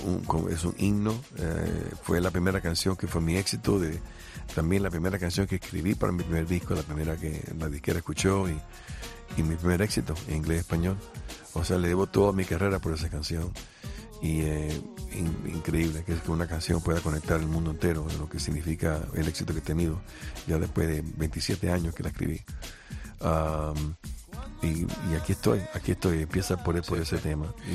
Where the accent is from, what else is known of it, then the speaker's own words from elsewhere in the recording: Cuba; moved away; Cuando salí de Cuba, yo soy hijo único